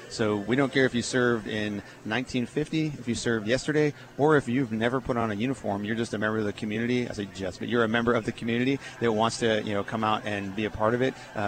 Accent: Rhode Island, United States; born there; I was born in Rhode Island, so so I guess by birth I'm a Yankee

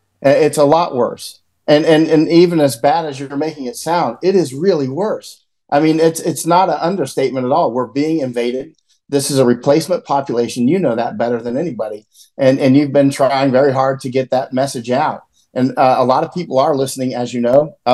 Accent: Winter Haven, Florida, United States; I grew up in Florida, and I remember going to church at the First Nazarene Church in Winter Haven, Florida

